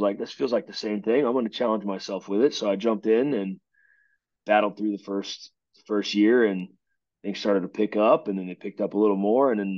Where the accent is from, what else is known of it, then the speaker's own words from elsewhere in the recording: Lubbock, Texas, United States; I grew up in Lubbock. I want to be here, but I want to be on this football team.